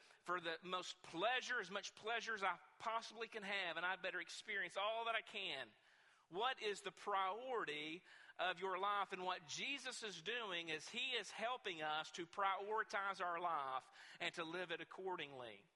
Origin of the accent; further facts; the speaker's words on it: Westwood, Kentucky, United States; David Wells is from my hometown. He's from Westwood, Kentucky.